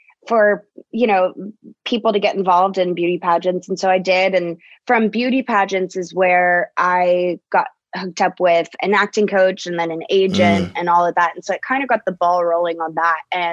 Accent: Dallas, Texas, United States; I'm from Dallas, Texas.

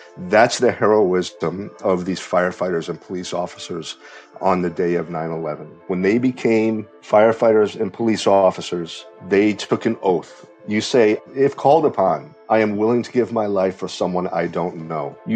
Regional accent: Connecticut, United States; You know, I heard that where I grew up in Connecticut wants their official food to be pizza now.

